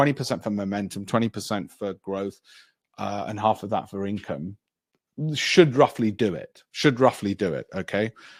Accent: Armley, Yorkshire and the Humber, United Kingdom; I grew up in Armley without a silver spoon.

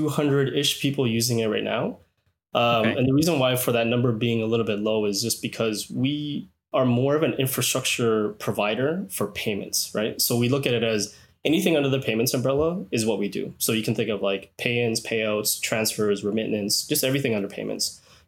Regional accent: Canada; because I'm from Canada.

